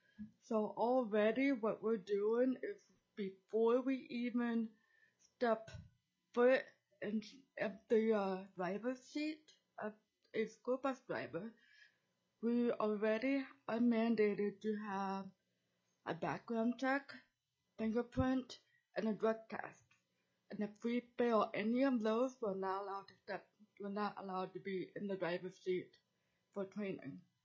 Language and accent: English; Juneau, Alaska, United States; I'm from Juneau, Alaska, speaking on behalf of myself.